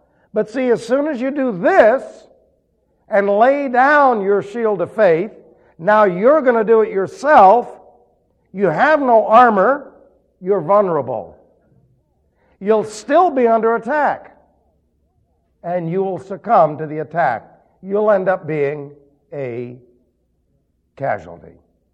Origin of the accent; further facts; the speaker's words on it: New York, United States; the fact that the lawyer's from New York and I'm from New York and I can understand what he's doing helps you on